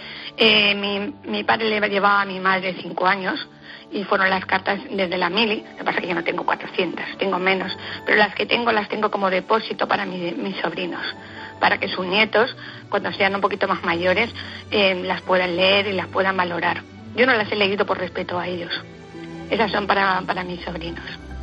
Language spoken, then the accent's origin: Spanish; Albacete, Castilla-La Mancha, Spain; Soy paisana de María José. Aupa, Albacete.